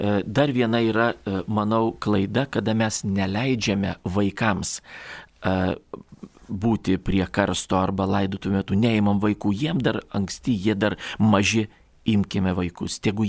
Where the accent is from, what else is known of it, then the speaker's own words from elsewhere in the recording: Kaunas County, Lithuania; kilę mes esam iš Jonavos rajono ir ten nu, mes ne vieni, ten daug yra mūsų tokios pavardės, reiškia, kilę iš Jonavos rajono.